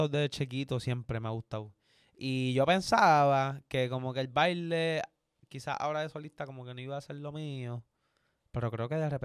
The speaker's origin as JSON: {"language": "Spanish", "country": "Puerto Rico", "said": "Pero eso es personal para mí porque yo soy de aquí, de PR."}